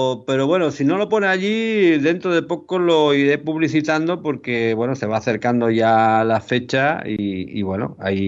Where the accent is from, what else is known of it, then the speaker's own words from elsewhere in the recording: Catalonia, Spain; pero en catalán, porque soy catalán.